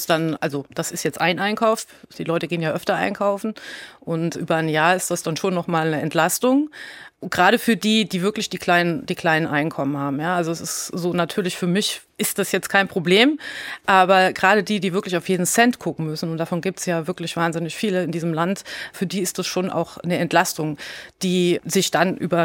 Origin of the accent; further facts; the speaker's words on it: Rhineland-Palatinate, Germany; Und ich komme ja nun hier aus Rheinland-Pfalz